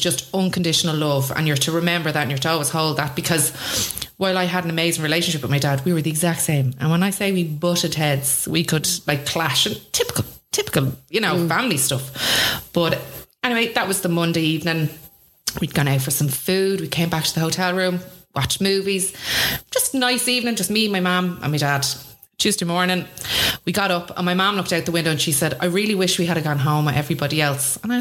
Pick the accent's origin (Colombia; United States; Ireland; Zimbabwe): Ireland; Swords, Leinster; No, I grew up in Swords, so a small little village. And when I grew up in Swords, it was a village. So everybody knew everybody.